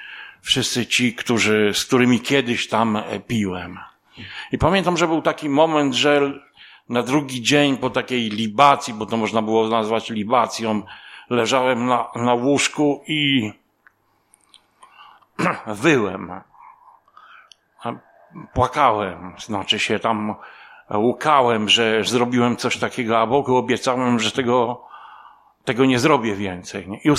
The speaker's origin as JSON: {"language": "Polish", "town": "Toruń", "region": "Kuyavian-Pomeranian Voivodeship", "country": "Poland", "also_born_or_lived": "England", "moved": "as an adult", "said": "pochodzę z Torunia. W 2003 roku wyjechałem do Anglii."}